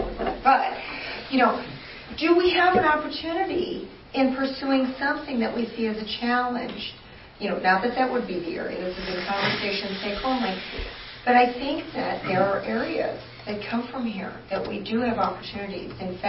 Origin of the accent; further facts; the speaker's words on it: Indiana, United States; my home state of Indiana